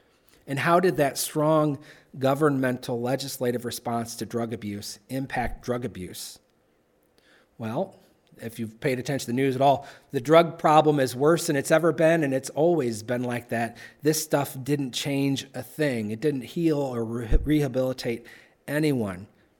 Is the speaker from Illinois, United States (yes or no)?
yes; Tampico, Illinois, United States; in 1984 during the presidency of Tampico's claim to fame, my hometown, Ronald Reagan.